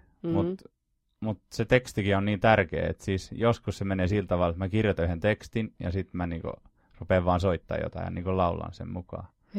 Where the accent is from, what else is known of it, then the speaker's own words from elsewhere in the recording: Södertälje, Stockholm County, Sweden; born there; Mä oon syntynyt Sörretelissä.